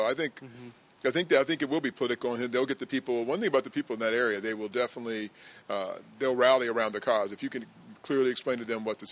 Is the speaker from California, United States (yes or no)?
yes; La Mesa, California, United States; I know. I grew up in La Mesa, so I know.